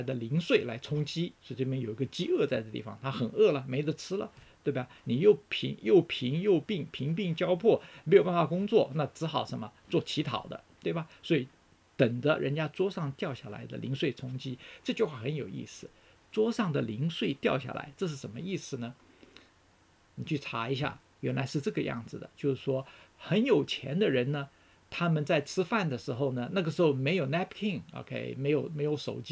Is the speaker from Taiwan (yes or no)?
yes; Taiwan; 我小时候就是在台湾长大的时候呢，那个时候在50、60年代呢